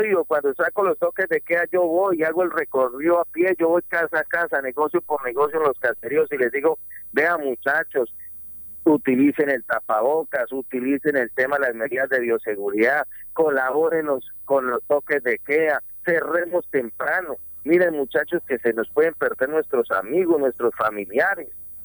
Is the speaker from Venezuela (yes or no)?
no; Colombia; nosotros como colombianos somos muy buenos para decir háganlo